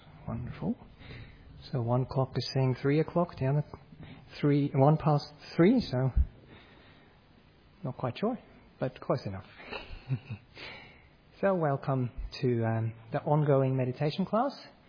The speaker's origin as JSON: {"language": "English", "country": "Switzerland", "said": "I'm from Europe, I'm from Switzerland"}